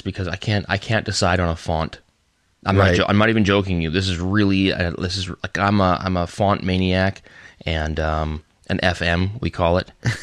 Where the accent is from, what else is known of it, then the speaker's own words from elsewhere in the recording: Canada; Despite being Canadian, if it's me against the entire team of Norway, I feel like I'm going to lose that one.